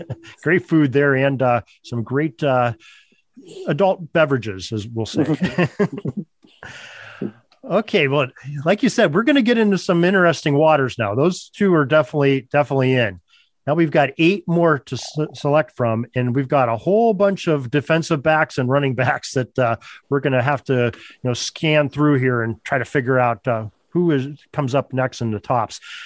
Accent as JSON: {"language": "English", "region": "Pennsylvania", "country": "United States", "said": "you know, I'm from Western Pennsylvania and a Steelers fan."}